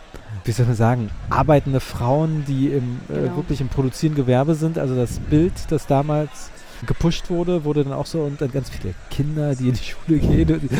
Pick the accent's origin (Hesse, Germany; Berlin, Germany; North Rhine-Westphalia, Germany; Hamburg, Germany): Berlin, Germany; bin ja Berliner